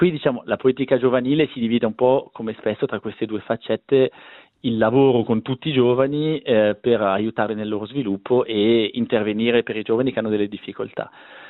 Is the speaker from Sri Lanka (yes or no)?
no; Ticino, Switzerland; moved away as an adult; also born or lived in Lausanne; Quando sono partito dal Ticino e sono andato a fare i miei studi universitari a Losanna, vivevo proprio su quell'incrocio che si vede nelle immagini